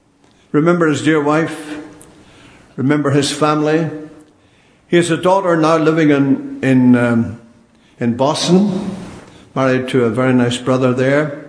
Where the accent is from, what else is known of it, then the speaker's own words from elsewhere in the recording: Ireland; Now, don't smile, and don't think because I'm an Irishman I've got mixed up.